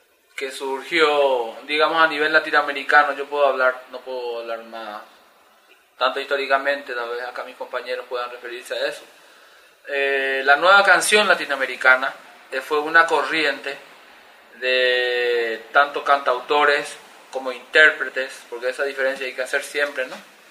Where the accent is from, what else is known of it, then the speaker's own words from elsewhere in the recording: Asunción, Paraguay; now in Santa Cruz, Bolivia; soy de Asunción, Paraguay, pero vivo hace más de 12 años ya acá en Santa Cruz. Me bautizaron cruzando el río Piraí